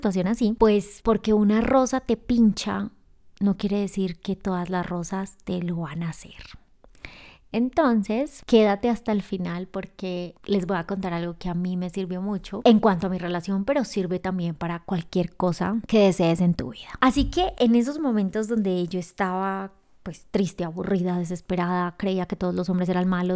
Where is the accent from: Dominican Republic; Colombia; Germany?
Colombia; soy de Colombia y me encanta bailar.